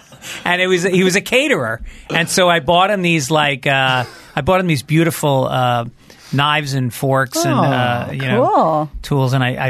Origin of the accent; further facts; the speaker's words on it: New York metropolitan area, United States; I grew up just outside New York City.